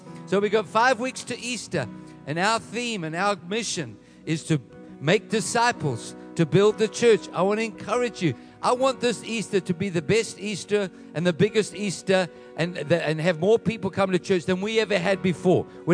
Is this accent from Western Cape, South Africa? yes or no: no; Edenvale, Gauteng, South Africa; This is where we grew up. Jill and I grew up in Edenvale. That's where we went to school, Edenvale High School.